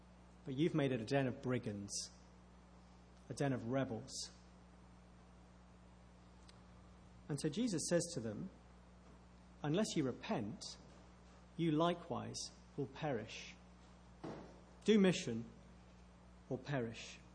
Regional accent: England, United Kingdom; accent: English; And the guy standing near me heard my accent and came over and introduced himself. And he and his wife were fellow English people.

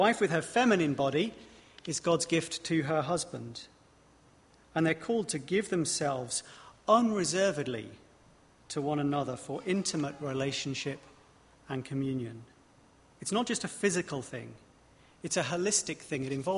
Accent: England, United Kingdom; I'm English, after all.

